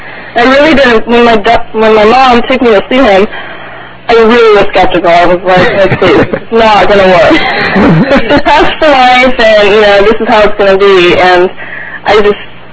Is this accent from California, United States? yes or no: yes; California, United States; I'm from South Orange County.